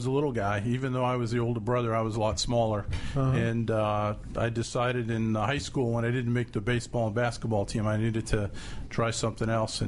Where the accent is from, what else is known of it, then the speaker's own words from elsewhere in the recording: Staten Island, New York, United States; I grew up in Staten Island, New York.